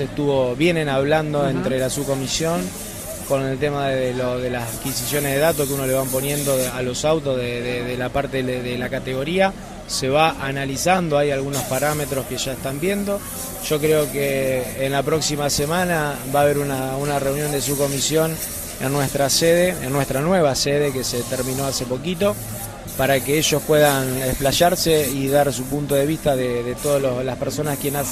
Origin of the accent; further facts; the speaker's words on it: Santa Fe, Argentina; Mirá, como santafesino me encantaría.